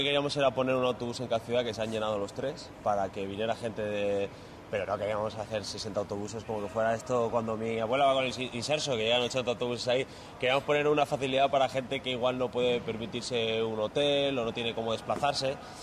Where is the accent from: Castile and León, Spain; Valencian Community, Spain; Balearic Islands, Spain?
Castile and León, Spain; León; tiene, yo que soy de León, tiene muchas cosas parecidas con León, la ciudad, se tapea bien